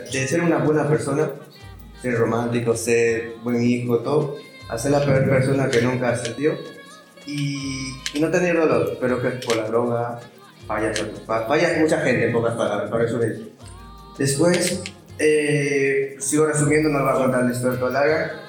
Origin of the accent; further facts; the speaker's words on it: Ecuador; soy de Ecuador, tengo 29 años